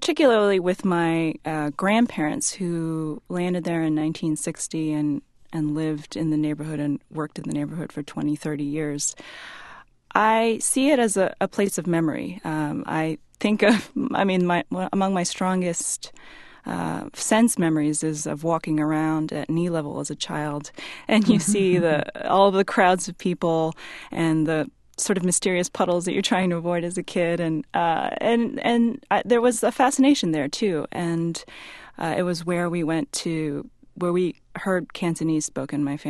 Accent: New York, United States; also born or lived in Flushing, Queens; I was born in Flushing, Queens, which many of our listeners will know is home to New York's biggest Chinese population now. But I never grew up in Chinatown. I grew up at its fringes. I mostly grew up on Long Island

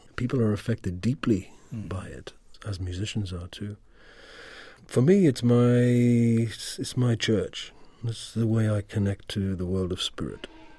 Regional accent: Newcastle, North East England, United Kingdom; I didn't know this song, and I used some musicians from my hometown of Newcastle

